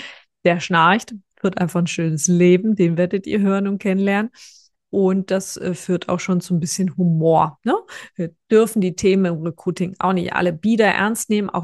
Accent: Baden-Württemberg, Germany; accent: Swabian; Ich rede bemüht Hochdeutsch, komme aber aus schwäbischen Wurzeln. Deswegen werdet ihr das Schwäbisch hören

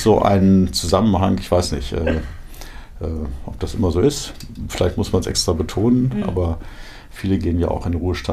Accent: Hannover, Lower Saxony, Germany; born there; also born or lived in Bad Oeynhausen / Southern Germany / Switzerland / Austria; Ich bin in Hannover geboren, ja, und bin dann aber in Bad Oeynhausen 4, 5 Jahre gewesen und dann sind wir auch in Süddeutschland, in der Schweiz und Österreich gewesen und habe dann aber wieder in Buchwedel mein Abitur gemacht

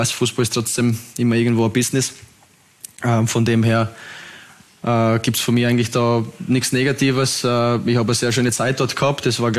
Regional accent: Vorarlberg, Austria; dadurch, dass ich ja Vorarlberg aufgewachsen bin

